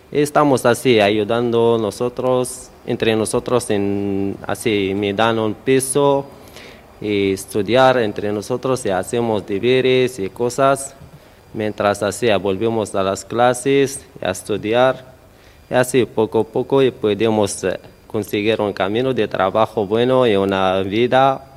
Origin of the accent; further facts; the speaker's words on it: Rabat, Rabat-Salé-Kénitra, Morocco; Spanish is a second language; now in Spain; Yo soy de Marruecos, de capital, Rabat.